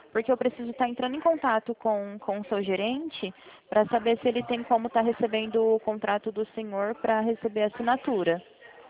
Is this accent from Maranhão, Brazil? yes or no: no; Presidente Prudente, São Paulo, Brazil; Prudente, São Paulo.